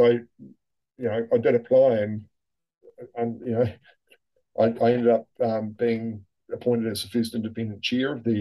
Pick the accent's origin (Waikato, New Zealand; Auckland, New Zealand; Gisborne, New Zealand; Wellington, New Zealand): Gisborne, New Zealand; I'm a Kiwi boy and growing up in Gisborne.